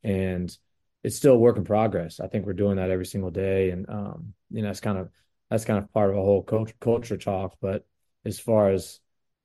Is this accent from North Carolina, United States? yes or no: yes; Chapel Hill, North Carolina, United States; Like I didn't know growing up in Chapel Hill that I was supposed to be a Carolina fan until I got in elementary school.